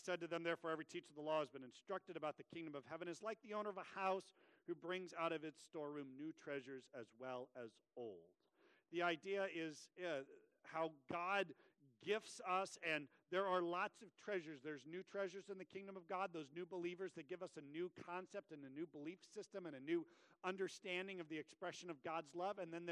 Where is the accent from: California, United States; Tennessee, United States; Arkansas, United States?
California, United States; Vacaville; I grew up in the church. And there's been many a times I've gone back to my hometown, Bethany Lutheran Church in Vacaville